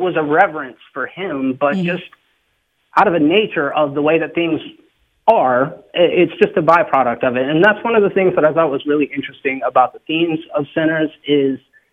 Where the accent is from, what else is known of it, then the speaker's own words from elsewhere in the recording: the South, United States; one of the beautiful things about growing up in the South, is I know that for many, many reasons, we are even still to this day backwards at some times